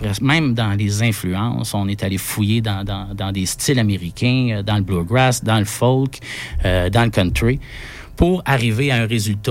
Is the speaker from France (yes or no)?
no; Quebec, Canada; on vient de la Naudière